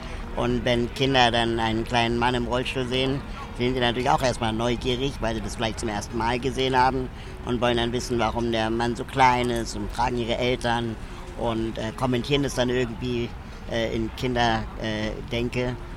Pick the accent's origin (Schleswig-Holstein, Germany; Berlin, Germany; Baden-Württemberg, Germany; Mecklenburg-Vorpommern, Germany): Berlin, Germany; also born or lived in Lima, Peru; Und wohne hier in Berlin jetzt seit 37 Jahren.